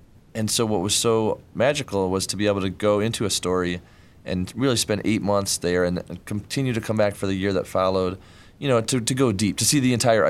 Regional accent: Ann Arbor, Michigan, United States; also born or lived in Ypsilanti; You know, I grew up in Ann Arbor and Ipsy, but 20 minutes any direction, you'll see towns like Medora.

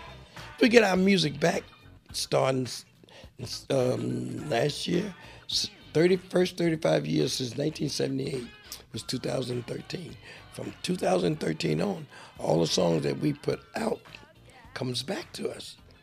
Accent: Newark, New Jersey, United States; First of all, I'm from Newark, New Jersey. I worked in a barbershop there where we did hair, processed hair.

